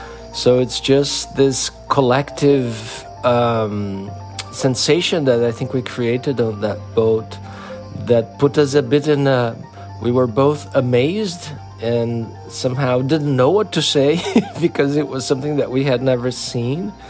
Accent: Brazil; now in Santa Cruz, United States; I come from Brazil.

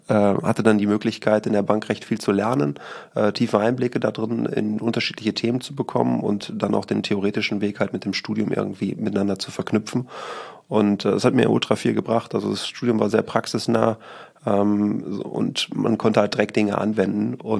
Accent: Rheine, North Rhine-Westphalia, Germany; Also aufgewachsen in Rheine, dann das Abi ganz klassisch gemacht.

